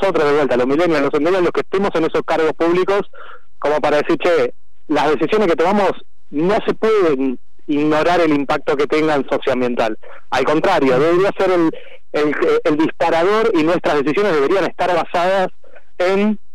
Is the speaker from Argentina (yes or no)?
yes; Buenos Aires, Argentina; yo soy de Buenos Aires y los estoy llamando desde Bariloche, porque estoy justo de un poquito de turismo.